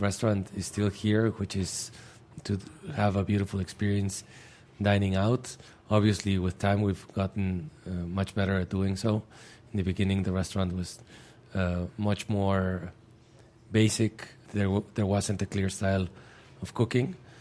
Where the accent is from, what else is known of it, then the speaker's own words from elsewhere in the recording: Mexico; I was born and raised in Mexico, but my grandfather, Enrique, had some Catalonian blood in him